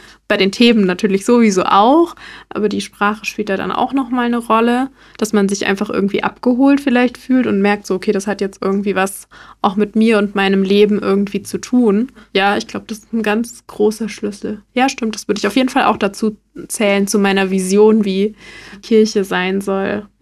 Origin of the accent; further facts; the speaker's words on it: Ludwigshafen, Rhineland-Palatinate, Germany; accent: Palatine; Das ist ein Sänger aus meiner Heimatstadt Ludwigshafen und der macht Musik auf Dialekt, also auf Pfälzisch.